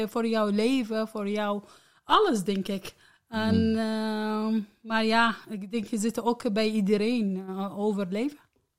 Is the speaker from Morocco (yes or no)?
no; Iraq; Dutch is a second language; now in Netherlands; ik ben Irakezen.